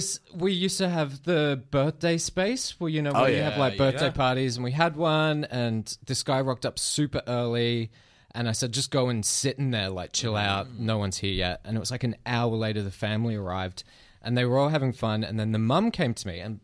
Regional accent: Philippines; also born or lived in Australia; No, I grew up in the Philippines, and so I was playing with rabid dogs like pretty much every day.

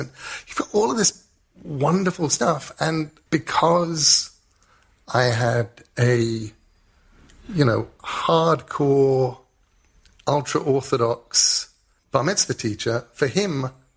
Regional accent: England, United Kingdom; Because I'm an English author.

